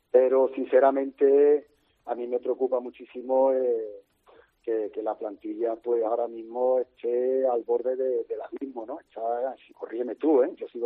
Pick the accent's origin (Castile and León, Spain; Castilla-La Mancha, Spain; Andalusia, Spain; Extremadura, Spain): Andalusia, Spain; Seville; te preguntan, ¿eres español? ¿De dónde eres? Y de Sevilla